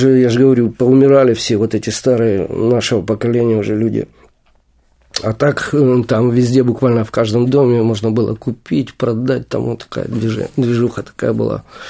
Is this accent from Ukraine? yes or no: yes; Kyiv, Ukraine; А в Киеве уже я плотно влез в такую систему, потому что это мой родной город